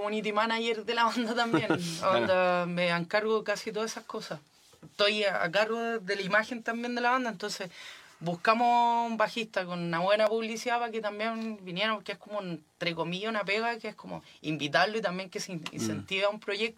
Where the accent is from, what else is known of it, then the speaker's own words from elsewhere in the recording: Puente Alto, Santiago Metropolitan Region, Chile; porque somos todos de Puente Alto.